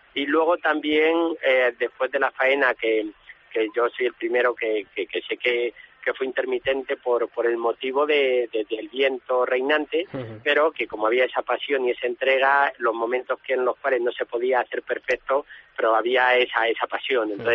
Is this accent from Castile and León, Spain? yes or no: yes; Valladolid, Castile and León, Spain; Es el patrón de Valladolid, de mi tierra, donde tomé la alternativa el 13 de mayo, y patrón de los toreros.